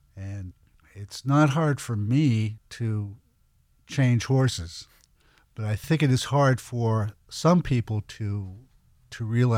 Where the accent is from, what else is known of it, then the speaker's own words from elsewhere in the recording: Pittsburgh, Pennsylvania, United States; now in Los Angeles, United States; You know, when I was growing up in Pittsburgh, I'd be listening